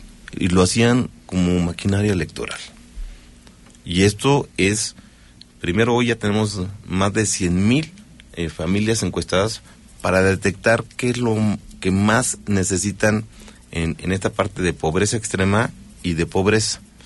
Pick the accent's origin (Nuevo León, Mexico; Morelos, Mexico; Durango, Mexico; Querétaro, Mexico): Querétaro, Mexico; Huimilpan; por fin dándole justicia a mi tierra, Huimilpan